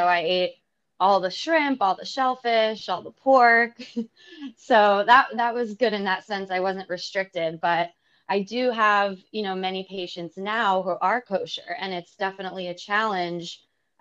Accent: Brooklyn, New York, United States; So I grew up in Brooklyn. And, you know, I think growing up in the city really exposed me at a very young age to different cuisines.

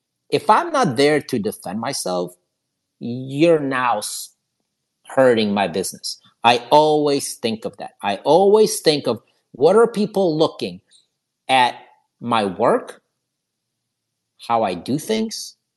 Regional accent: Ohio, United States; And then I grew up in Ohio.

